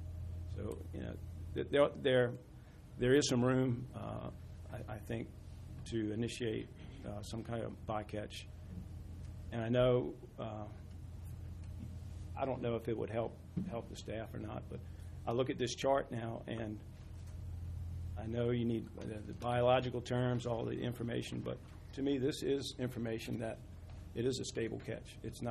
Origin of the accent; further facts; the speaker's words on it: Reedville, Virginia, United States; I'm from Reedville.